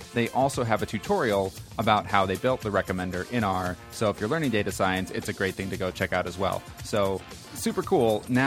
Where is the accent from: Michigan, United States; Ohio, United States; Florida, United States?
Ohio, United States; Cleveland; I grew up in Cleveland where we have the Browns.